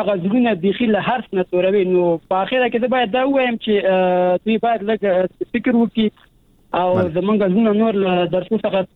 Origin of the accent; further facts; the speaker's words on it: Afghanistan; موږ د افغانستان خلک یو، په همدې هېواد کې